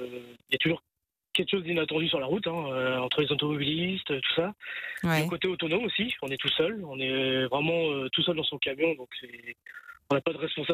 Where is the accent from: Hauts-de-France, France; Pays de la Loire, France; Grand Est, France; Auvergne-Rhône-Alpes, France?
Pays de la Loire, France; Angers; je reprends une autre remorque que je dois redescendre à Angers, parce que moi, je viens d'Angers